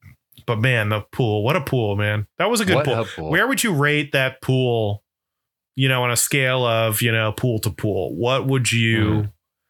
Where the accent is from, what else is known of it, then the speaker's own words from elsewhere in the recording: Florida, United States; Because I grew up in Florida and like we would get snakes in the pool frequently.